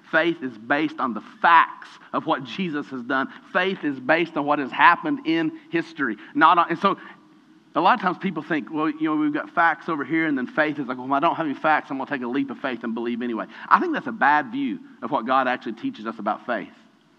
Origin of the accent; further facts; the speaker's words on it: Kentucky, United States; I was raised in Eastern Kentucky.